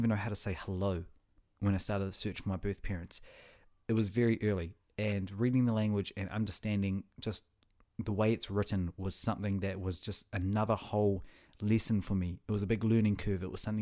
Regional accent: New Zealand; I grew up in New Zealand, so a lot of it was just English. There was no Russian, you know, around. I wasn't exposed to the language.

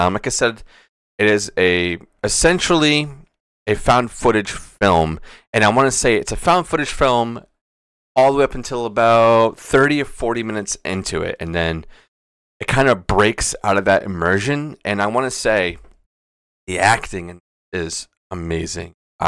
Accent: United States; But that's me being an American here.

